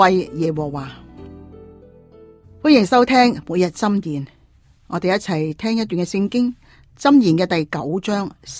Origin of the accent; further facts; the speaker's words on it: British Columbia, Canada; 我的丈夫和我都是在海边长大的，他在非洲的安哥拉，而我在加拿大的不列颠哥伦比亚。